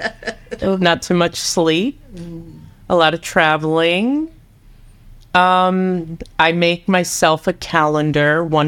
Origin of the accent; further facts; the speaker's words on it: New York, United States; I'm a New Yorker.